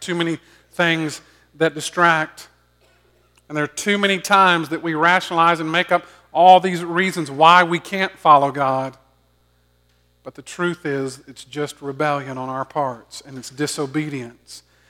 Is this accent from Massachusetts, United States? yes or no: no; Augusta, Georgia, United States; and I grew up in Augusta. The church that I grew up was on a six-lane highway.